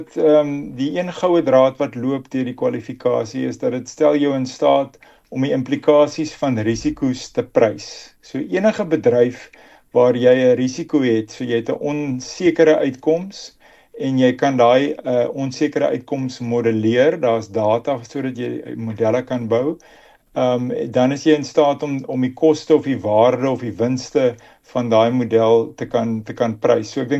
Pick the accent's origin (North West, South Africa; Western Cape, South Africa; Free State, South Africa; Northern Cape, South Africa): Western Cape, South Africa; Swellendam; also born or lived in Johannesburg; ek het op die platteland groot geword my hele lewe. Ek is gebore in Johannesburg, maar nie baie lank daar gewoon nie. My ouers het gereis. Ons op Swellendam het ek 'n gedeelte van my laerskoolloopbaan voltooi